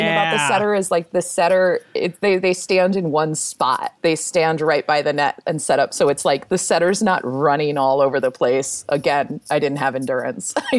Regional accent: Midwest, United States; I grew up in the Midwest, so like macaroni and tuna is one thing we would eat

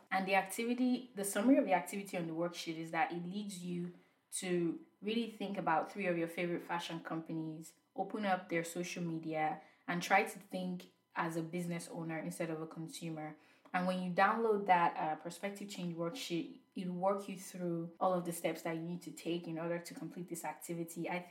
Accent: Nigeria; I'm Nigerian

